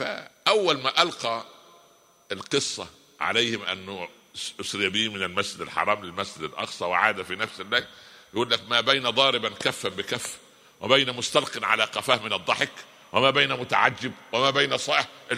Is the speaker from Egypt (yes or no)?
yes; Egypt; وجاء قرار عندنا في مصر زي مجالس البلدية